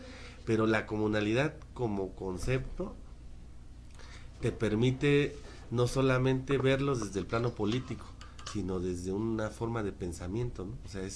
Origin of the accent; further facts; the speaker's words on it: Oaxaca, Mexico; yo vengo de la región del Istmo, ¿no?